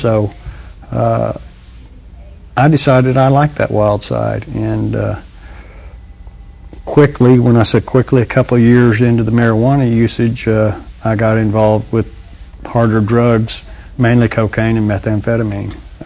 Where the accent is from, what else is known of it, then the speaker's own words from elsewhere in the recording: Lubbock, Texas, United States; also born or lived in Oklahoma; I was born in Oklahoma and came here as quick as I could. We moved to Lubbock in 68.